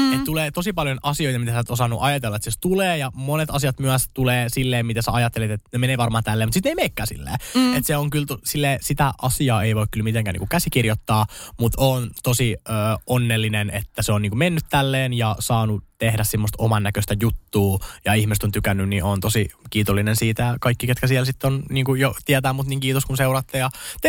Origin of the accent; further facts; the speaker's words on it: Salo, Southwest Finland, Finland; moved away as an adult; now in Helsinki, Finland; Mä oon siis Salossa asunut koko elämäni ja muutin 2023 vasta niin kuin Helsinkiin.